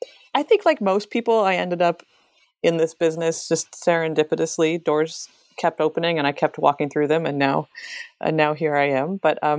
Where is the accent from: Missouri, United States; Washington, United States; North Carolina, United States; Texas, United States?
Washington, United States; Seattle; I was 18. And even though I'm from Seattle, I've got no excuse.